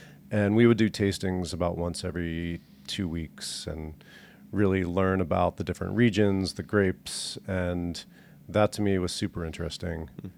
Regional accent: Maryland, United States; I grew up in just outside of Baltimore in Maryland.

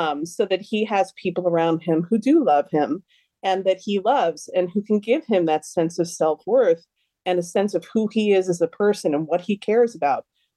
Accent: United States; now in Sweden; it allowed me to sort of use my own experiences as an American coming to Sweden.

